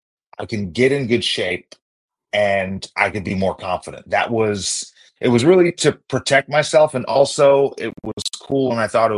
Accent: Uniondale, New York, United States; I grew up in Long Island, New York, in Uniondale.

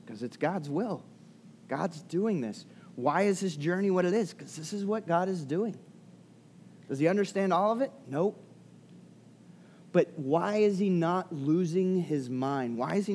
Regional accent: Delaware, United States; our church, where I was growing up in Delaware, like they had the Christian Character and Achievement Award.

